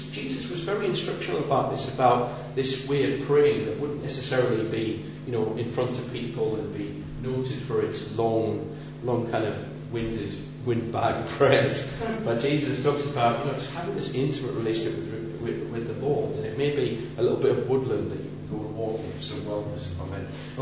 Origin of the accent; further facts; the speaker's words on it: Newcastle, North East England, United Kingdom; now in London, United Kingdom; And I'm from Newcastle, as you know, and now I'm really committedly involved in London.